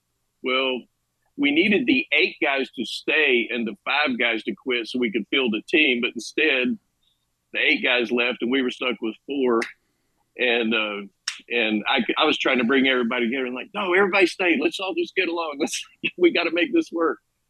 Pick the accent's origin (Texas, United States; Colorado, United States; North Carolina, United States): North Carolina, United States; Boone; now in California, United States; here's this little boy born and raised in Boone, North Carolina, and all of a sudden he's in California living the dream